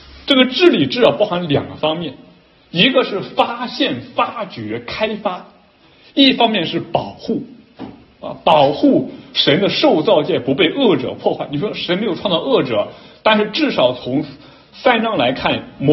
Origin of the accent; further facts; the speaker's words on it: China; 我们身为中国人最看重家庭